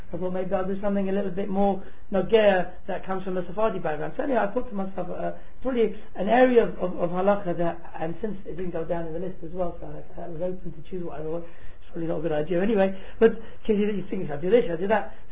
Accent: England, United Kingdom; Being English people, being a Sephardi as well

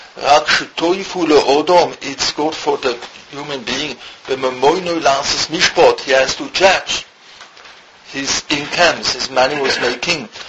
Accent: Switzerland; born there; English is a second language; I was born in Switzerland. I graduated my high school with all Greek, Latin, French, different languages. Never learned properly English.

